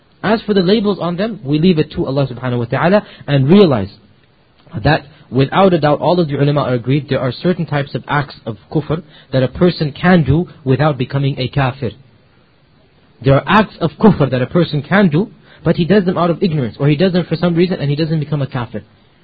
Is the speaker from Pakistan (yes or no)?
yes; Pakistan